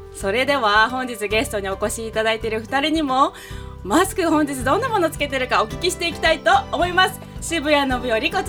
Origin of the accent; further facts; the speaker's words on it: Miyazaki, Japan; born there; now in Tokyo, Japan; 南国は宮崎生まれ、ポカポカシンガー